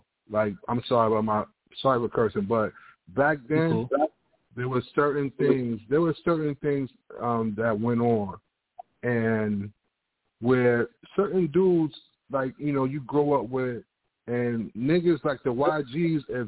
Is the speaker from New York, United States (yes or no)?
yes; Mount Vernon, New York, United States; in New York here, of course, we can get all the area codes we want. So, but I'm from Mount Vernon. I grew up in the era. I grew up with everybody.